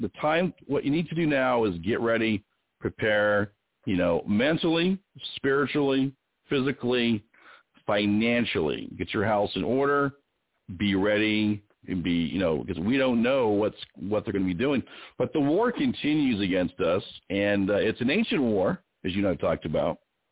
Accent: United States; born there; I'm a Native. I was born in America.

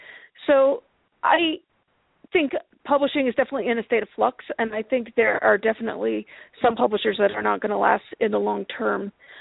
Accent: Los Alamos, New Mexico, United States; I grew up in Los Alamos, New Mexico, which is, well, it's where the Manhattan Project took place, and it's a company town

